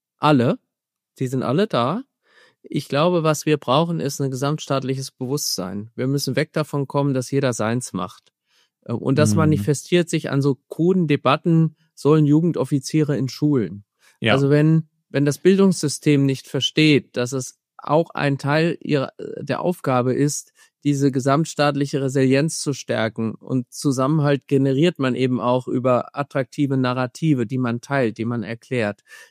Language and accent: German; Hesse, Germany; Ich komme ja aus dem Main-Kinzig-Kreis.